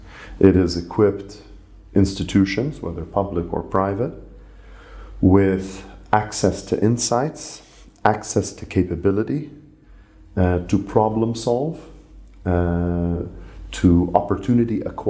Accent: Ras Tanura, Eastern Province, Saudi Arabia; moved away; also born or lived in Lebanon; And I grew up in Saudi Arabia.

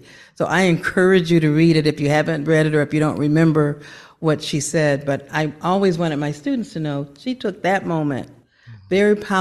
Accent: Akron, Ohio, United States; saw references to Akron, Ohio, which is my hometown.

